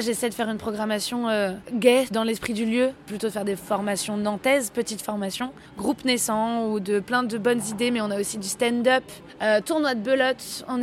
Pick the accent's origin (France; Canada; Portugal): France; Nantes, Pays de la Loire; je suis nantaise de ce quartier-là aussi, qui est le quartier de l'île de Nantes, au centre de l'île de Nantes, donc Mangin-Beaulieu, qui a énormément évolué, où j'ai grandi